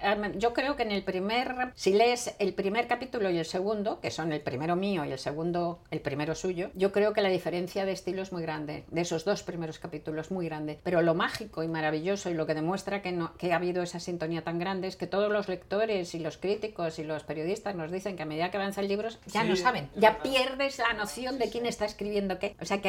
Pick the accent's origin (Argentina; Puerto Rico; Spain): Spain; Madrid, Community of Madrid; Pero yo soy de Madrid, no conozco mucho Barcelona